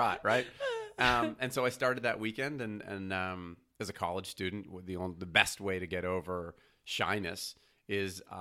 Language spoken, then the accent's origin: English; Montreal, Quebec, Canada; what the shock was is I came from Montreal's very similar to New York in that no one has a car.